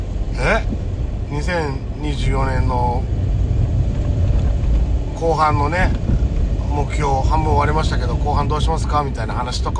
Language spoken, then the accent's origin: Japanese; Nagoya, Aichi, Japan; 僕は地元愛知名古屋なんで